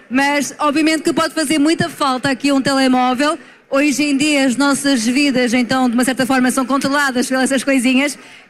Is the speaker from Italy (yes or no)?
no; Minho, Portugal; sou do Minho natural. Quem não conhece o Minho, não conhece Portugal. Pois é, sou minhota, não posso negar.